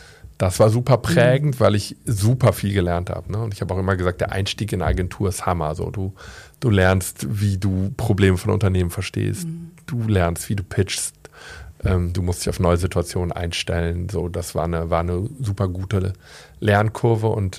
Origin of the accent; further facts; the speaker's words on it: Cologne, North Rhine-Westphalia, Germany; Nö, ich bin ja Kölner, das meine ich nicht.